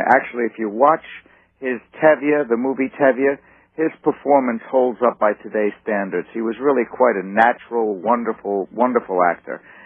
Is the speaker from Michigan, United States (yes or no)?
no; New York, United States; But I grew up on Second Avenue and learned all my lessons, played children's parts in the Yiddish theater